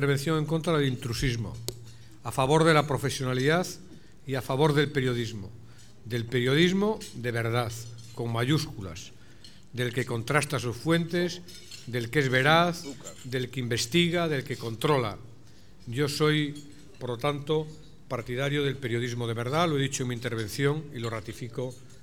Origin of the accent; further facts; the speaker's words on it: Galicia, Spain; es importante, desde luego, en mi tierra, en Galicia